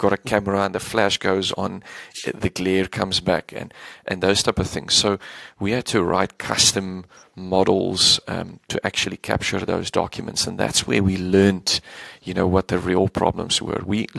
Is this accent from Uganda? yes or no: no; South Africa; because we're born and bred in South Africa.